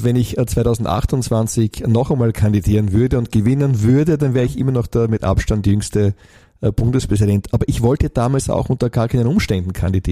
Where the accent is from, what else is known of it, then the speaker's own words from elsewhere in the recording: Burgenland, Austria; ich bin Gemeinderat in meiner Heimatgemeinde, wo ich lebe. Eine kleine Stadt mit 6.000 Einwohnern im südlichen Burgenland.